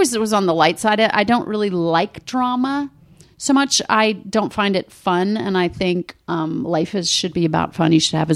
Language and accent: English; Rockville, Maryland, United States; I grew up in Rockville, Maryland, a little town.